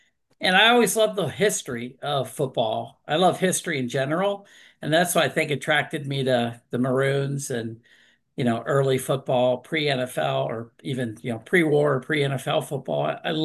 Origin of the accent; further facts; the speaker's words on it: Erie, Pennsylvania, United States; I'm from Erie too.